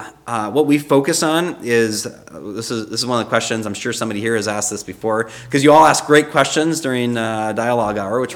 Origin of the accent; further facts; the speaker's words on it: Boyne City, Michigan, United States; So I grew up in Boyne City.